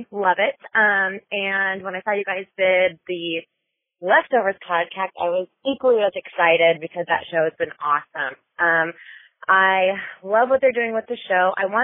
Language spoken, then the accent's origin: English; Newport Beach, California, United States; I am from Newport Beach, California.